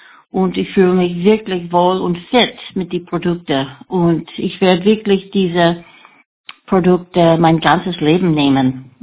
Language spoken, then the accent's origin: German; Chicago, Illinois, United States; German is a second language; now in Vienna, Austria; ich wohne in Wien. Ich komme ursprünglich aus Chicago und bin 56 Jahre alt.